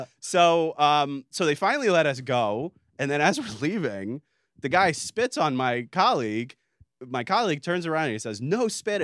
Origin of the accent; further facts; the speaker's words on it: United States; Obviously, I was like, I'm an American.